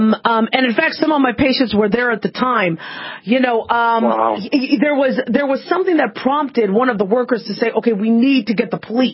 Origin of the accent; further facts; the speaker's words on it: Arizona, United States; I remember growing up in Arizona